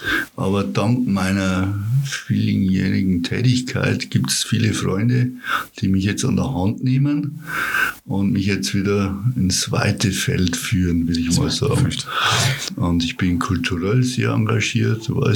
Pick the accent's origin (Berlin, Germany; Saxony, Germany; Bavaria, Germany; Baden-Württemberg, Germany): Bavaria, Germany; Weiden; Weiden ist natürlich meine Heimat, das ist klar.